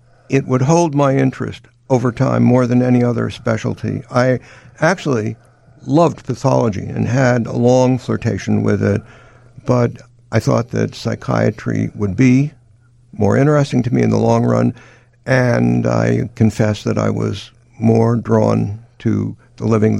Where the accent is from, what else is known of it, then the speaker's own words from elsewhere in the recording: Springfield, Illinois, United States; I grew up in Springfield, and Chicago was the alpha and the omega. I loved the city. Both my parents had family here.